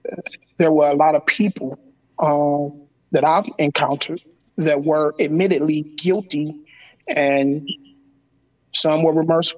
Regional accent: Muskegon Heights, Michigan, United States; Real quick, I was born and raised here in Muskegon Heights.

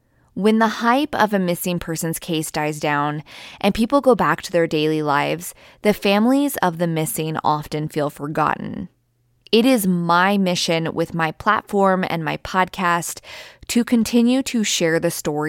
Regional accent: Keizer, Oregon, United States; Today's case actually took place in my hometown of Kaiser, Oregon.

